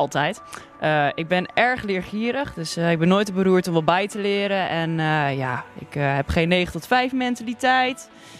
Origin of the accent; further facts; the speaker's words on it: Veenendaal, Utrecht, Netherlands; ik ben 22 jaar. Ik kom uit Veenendaal